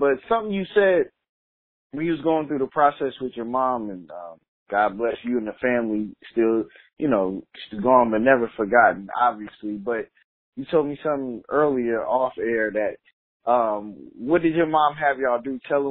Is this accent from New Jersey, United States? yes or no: no; New York, United States; Man, curry chicken. I'm from New York. There's a lot of Jamaicans in New York, man.